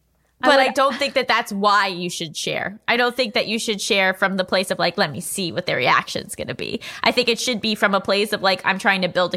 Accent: New York, United States; Like, I grew up in New York.

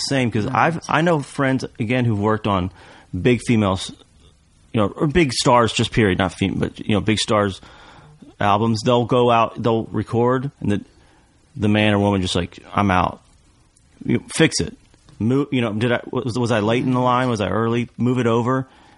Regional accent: Kentucky, United States; growing up in Kentucky, I mean … was, you know, he was … you know.

